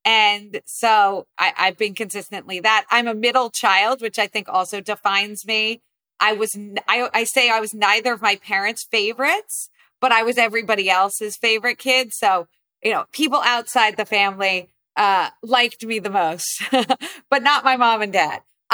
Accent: New Jersey, United States; So I grew up primarily in New Jersey.

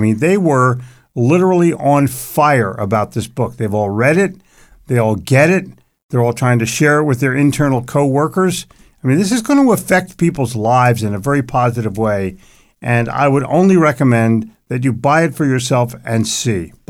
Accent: New York, United States; And I make, I'm from New York.

